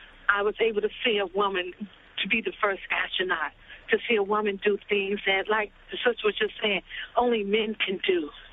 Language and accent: English; Newark, New Jersey, United States; You know, I grew up in Newark.